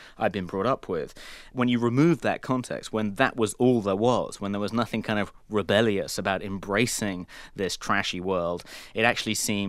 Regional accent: London, United Kingdom; But, I think growing up in London, like many people growing up outside of New York

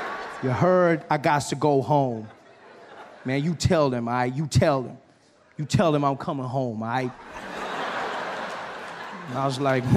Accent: South Africa; I said, I'm from South Africa.

